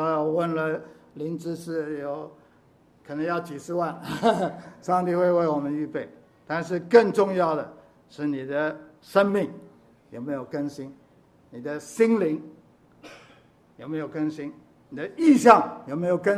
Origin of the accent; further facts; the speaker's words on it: Hong Kong; 我们香港人很骄傲，啊，我们是香港人